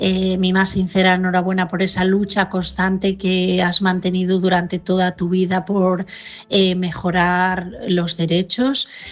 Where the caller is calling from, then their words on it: Asturias, Spain; de Asturias